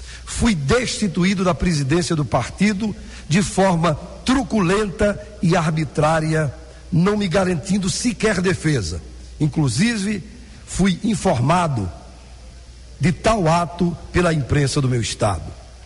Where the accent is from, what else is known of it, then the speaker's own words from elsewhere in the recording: Pernambuco, Brazil; mas eu vi na minha terra, lá em Pernambuco, a maldade que fizeram comigo.